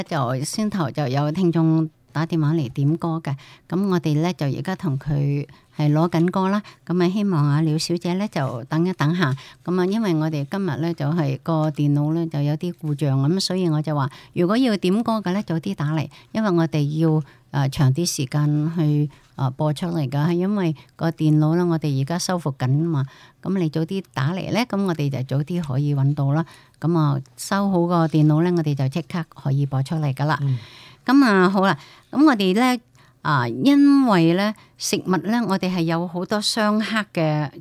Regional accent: Guangdong, China; 我不知道我們廣東人喜歡不喜歡吃大葱

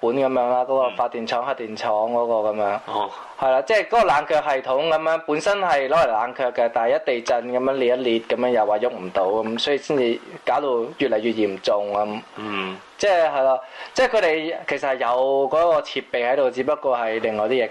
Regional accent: Guangdong, China; 咁我哋都係廣東人啦

